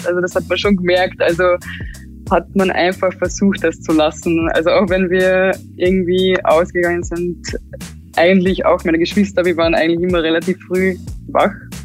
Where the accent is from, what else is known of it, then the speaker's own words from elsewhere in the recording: Klagenfurt, Carinthia, Austria; Und da war ich in Klagenfurt, also das ist die Landeshauptstadt von Kärnten. Und da bin ich halt aufgewachsen